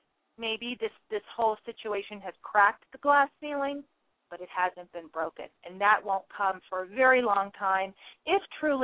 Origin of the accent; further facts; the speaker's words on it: Norfolk, Virginia, United States; also born or lived in Boston / New York; now in Denver, United States; I originally come from the South. I'm here in Denver now. I was educated in Boston and New York, but I'm originally from Norfolk, Virginia